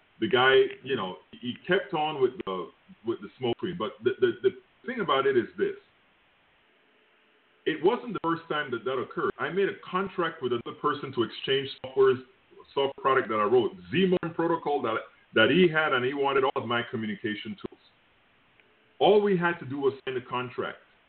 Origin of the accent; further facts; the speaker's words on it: Panama; All he knew is that I was from Panama.